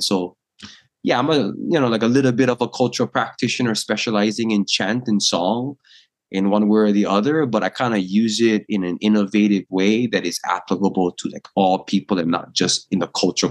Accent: Hawaii, United States; I come from Hawaii, the islands of Hawaii. All of my ancestors been in Hawaii since the beginning. As we like to say, hey Hawaii, au mawa mau. I am Hawaii, always and forever. I have lived all of my life on the island of Oahu.

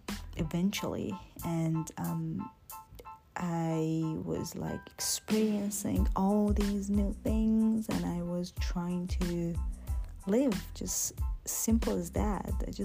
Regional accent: Iran; moved away as an adult; now in Wollongong, Australia; I am recording this from Wollongong, Australia. Oh yeah, I made it. I left Iran about a year and a half, a whole year and a half ago.

